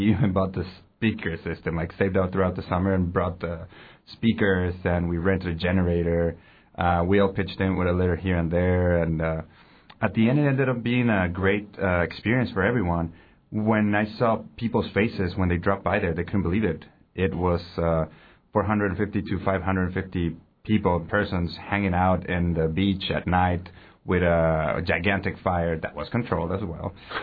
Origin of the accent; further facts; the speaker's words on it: Mexico; I'm not naturally from here, I'm from Mexico, but I love this area